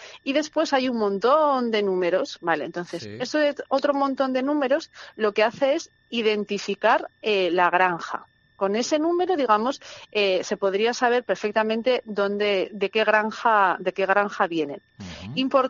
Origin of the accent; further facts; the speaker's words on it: Huesca, Aragon, Spain; Digo Huesca porque como soy de Huesca, ese sí